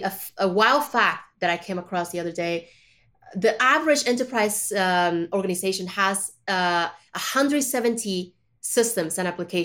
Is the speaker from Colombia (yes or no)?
yes; Colombia; also born or lived in China; I was born in China, but I was raised in Colombia, right?